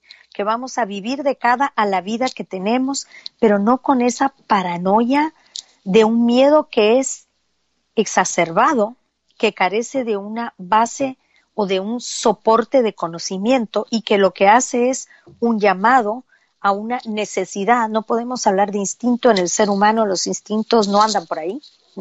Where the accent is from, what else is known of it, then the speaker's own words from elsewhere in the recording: Uruguay; Yo soy de Uruguay, me agarró la pandemia, en la declaración de pandemia a los 3 días de llegar aquí.